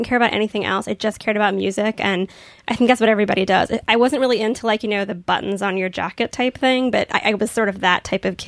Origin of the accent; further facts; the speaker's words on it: Virginia Beach, Virginia, United States; I mean, I grew up in Virginia Beach. It's basically all blonde people and surfers and skaters, and I didn't really fit in.